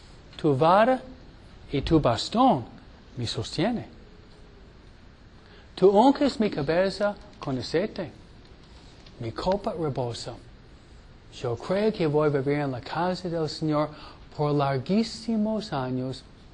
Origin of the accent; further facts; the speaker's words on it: Detroit, Michigan, United States; born there; yo nací en Detroit, entonces yo nací en Michigan, entonces no es todo malo.